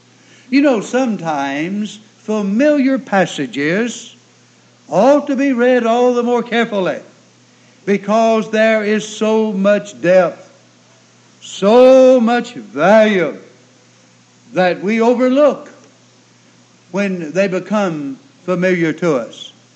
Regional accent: Bridgeport, Alabama, United States; when I was growing up in Bridgeport, Alabama.

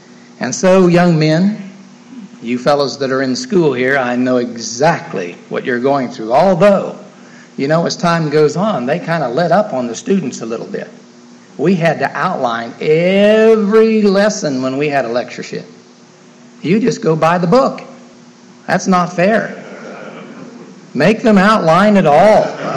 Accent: Grove City, Ohio, United States; also born or lived in Pennsylvania; Yes, I grew up in Grove City, right outside of Columbus, and always told everybody what a great Buckeye I was

